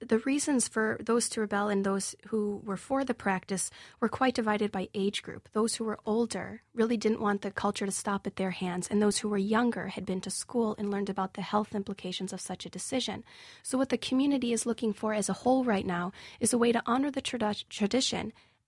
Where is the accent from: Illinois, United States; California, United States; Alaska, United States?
Illinois, United States; Chicago; Chicago was actually the biggest culture shock of the entire process, because, you know, I was coming to my hometown where I expected to feel so familiar with everything, but all of a sudden I kind of felt like the foreigner.